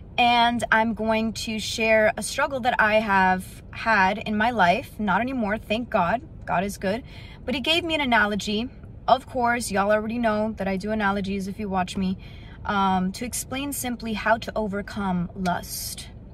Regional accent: Miami, Florida, United States; because I'm from Miami, so people say, like, you know, I can throw hands

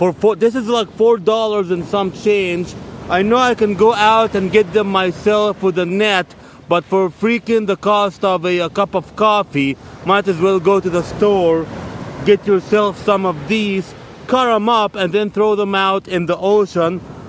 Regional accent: Egypt; Now, I don't come from Guatemala. I come from Egypt. So I know what's going on in Egypt.

